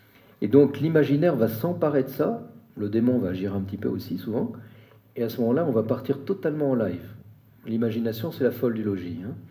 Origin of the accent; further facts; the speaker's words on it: Paris, Île-de-France, France; now in Geneva, Switzerland; Moi, j'ai grandi à Paris, je m'y suis habitué, mais je me rendais pas. Maintenant que j'y retourne, venant de Genève parfois